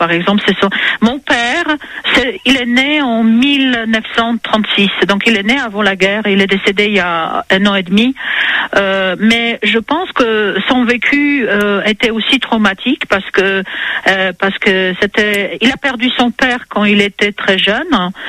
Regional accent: Poland; French is a second language; now in France; moi, je viens de Pologne

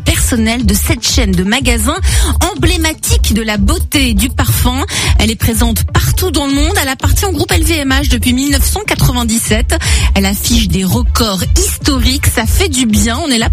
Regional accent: France; D'abord, Benjamin, le marché de la beauté représente quoi ici, chez nous, en France?

